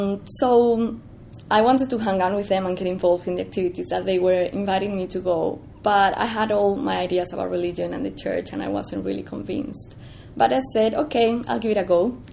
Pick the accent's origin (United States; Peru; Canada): Peru; I wasn't really a practicing Catholic, even though I was raised up in Peru, in South America, that it's grounded in very Catholic values.